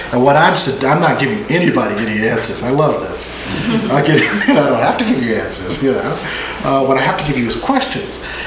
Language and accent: English; Newark, New Jersey, United States; I'm from Newark, New Jersey, and Newark has one of the best, particularly colonial, pre-colonial libraries.